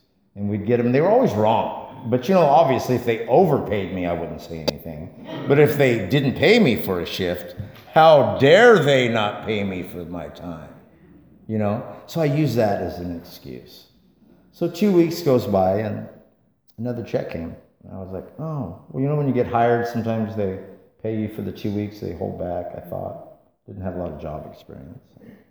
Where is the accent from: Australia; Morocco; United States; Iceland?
United States; Fowler, California; And I go to a party in my hometown of Fowler, California.